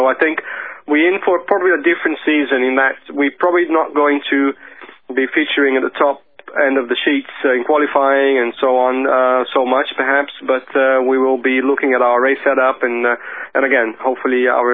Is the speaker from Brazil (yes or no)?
yes; Brazil; English is a second language; also born or lived in United Kingdom; this will be my very first race in my home country, which is very unusual.